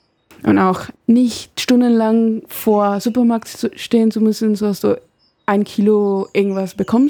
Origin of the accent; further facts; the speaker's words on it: Venezuela; German is a second language; now in Germany; Also es gibt mehrere Gründe, warum ich hier studiere und nicht in meinem Heimatland. Erstens wirtschaftliche Probleme und die Bildung in Venezuela ist halt nicht so gut.